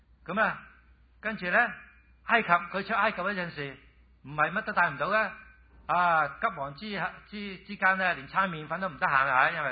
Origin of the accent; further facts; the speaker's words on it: China; 我哋中国人咧拜。即係好多神，好多神明啊